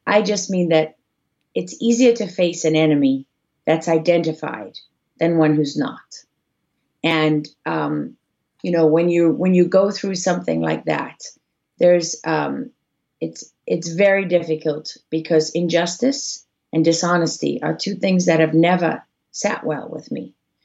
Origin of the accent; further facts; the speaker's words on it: Sicily, Italy; also born or lived in Africa; God, I'm Sicilian, Dave. And I was born and raised in Africa.